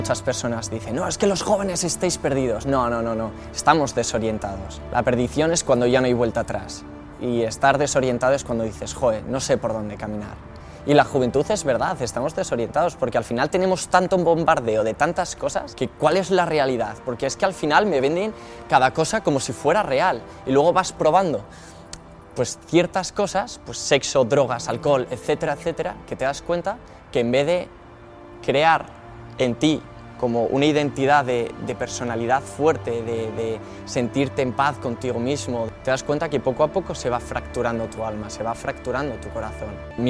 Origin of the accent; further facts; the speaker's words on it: Madrid, Community of Madrid, Spain; soy de Madrid